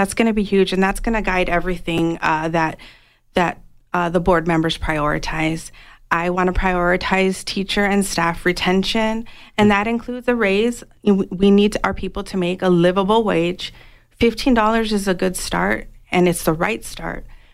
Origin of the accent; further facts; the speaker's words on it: South Tucson, Arizona, United States; I really want to be an advocate for our South and West Side schools because I grew up in South Tucson.